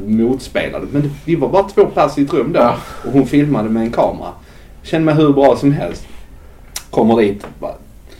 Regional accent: Skåne, Sweden; now in Gothenburg, Sweden; Jag fick det för att de sökte efter skåningar i Göteborg.

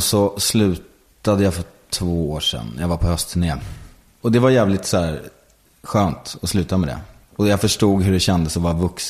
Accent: Sundbyberg, Stockholm County, Sweden; also born or lived in Solna; Jag är generationer från Solna, liksom Solna Sundbyberg. Så jag tror att jag är född där någonstans, på typ Karolinska.

